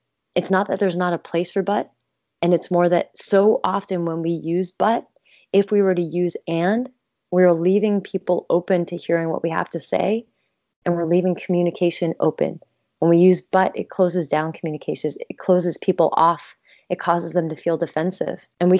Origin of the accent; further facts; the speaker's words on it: Pennsylvania, United States; I grew up partially on the East Coast, and I was 9 living in Pennsylvania